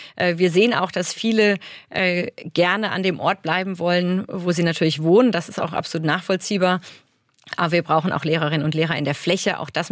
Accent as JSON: {"language": "German", "town": "Heidelberg", "region": "Baden-Württemberg", "country": "Germany", "said": "Ich komme aus Heidelberg."}